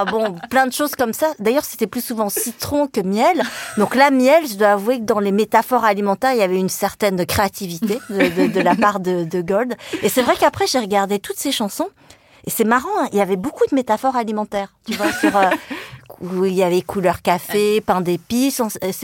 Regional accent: France; born there; Moi, je suis née en France déjà, donc je suis pas une immigrée. Bon, mon père a fait des études en France.

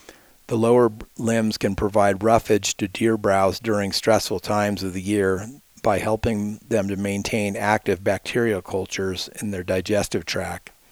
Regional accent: Illinois, United States; For instance, my home state of Illinois has a magnetic declination of 3 degrees east

